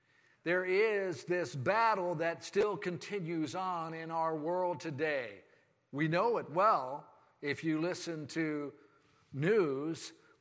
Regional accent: United States; born there; I'm an American, born in this country, thankful for this country.

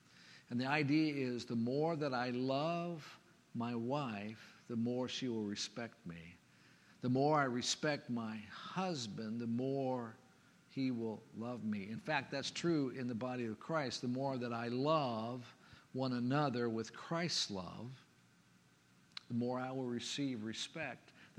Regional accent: Jacksonville, Florida, United States; It always would bother me as a child growing up in the church, and I did. I grew up in the Alliance Church in Jacksonville.

